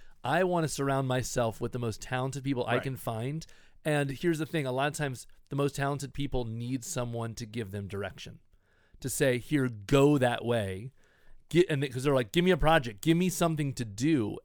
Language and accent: English; Midwest, United States; I grew up in the Midwest.